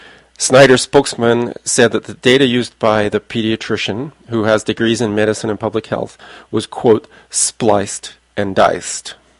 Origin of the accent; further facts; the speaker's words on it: United Kingdom; born there; I was born near London. My parents lived in London in the 1950s